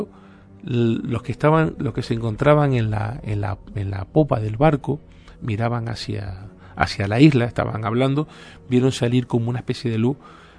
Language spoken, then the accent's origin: Spanish; Alajeró, Canary Islands, Spain; el fenómeno en Alajero, muy cerca de donde yo vivo, mi pueblo, bueno, pues arriba en Alajero